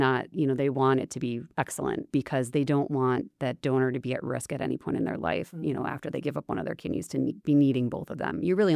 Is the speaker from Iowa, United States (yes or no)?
no; Chicago, Illinois, United States; Yeah. So I'm originally from Chicago.